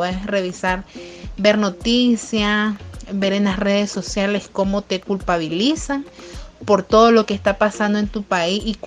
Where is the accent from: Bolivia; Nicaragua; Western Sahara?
Nicaragua; now in Costa Rica; nicaragüense, solicitante de refugio en Costa Rica desde hace casi 2 años